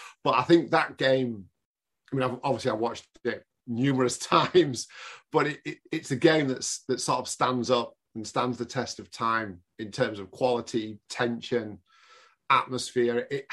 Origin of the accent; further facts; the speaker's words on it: England, United Kingdom; But, I mean, obviously being English, I can't even begin to relate to how it must have felt to be a Brazilian.